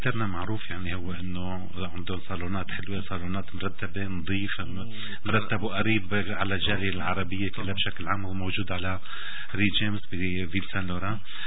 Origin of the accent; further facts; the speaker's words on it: Syria; نحن كسوريين او كعرب